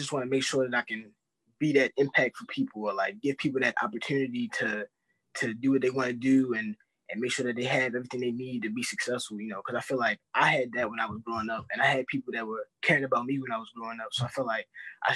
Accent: Baltimore, Maryland, United States; Well, so I'm 20 years old. This is currently my third year at HCC. And I grew up in Baltimore. I moved out in Howard County when I was younger, and I like been out here for most of my life.

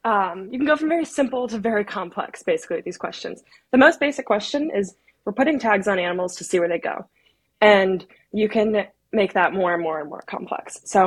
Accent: North Carolina, United States; So I grew up in North Carolina, and that is, that's a big reason why I've chose to study these fish for my PhD.

